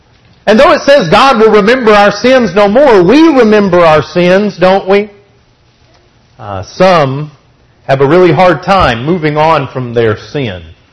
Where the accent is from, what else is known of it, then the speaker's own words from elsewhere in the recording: Texas, United States; But for a West Texas boy, I remember it clearly.